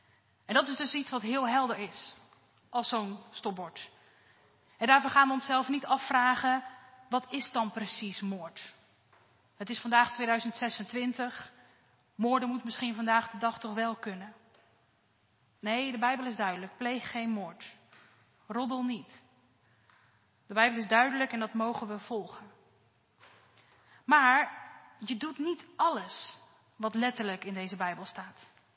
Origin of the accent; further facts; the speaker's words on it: Rotterdam, South Holland, Netherlands; Nou, ik kom uit Rotterdam